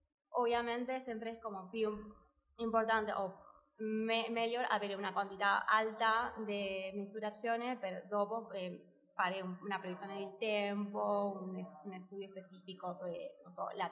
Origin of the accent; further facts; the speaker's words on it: Argentina; Italian is a second language; io sono d'Argentina